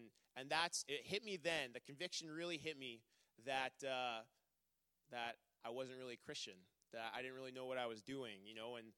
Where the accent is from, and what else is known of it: Burns Lake, British Columbia, Canada; born or raised there; also born or lived in Surrey